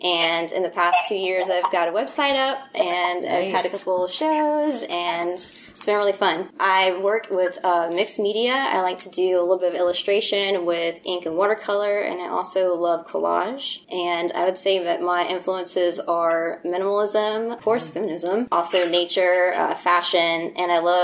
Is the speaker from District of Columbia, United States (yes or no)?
no; Virginia, United States; I'm actually from Virginia. I moved here for grad school when I decided to come get my library degree here at USC